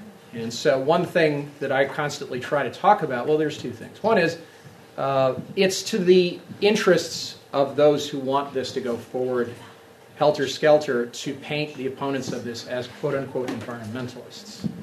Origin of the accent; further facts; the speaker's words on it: Binghamton, New York, United States; We're from the Binghamton area, and we are surrounded by many communities like this.